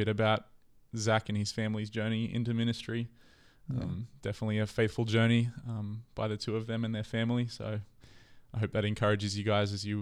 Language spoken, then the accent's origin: English; Australia; No, I'm actually from Australia. Most people think I'm from England.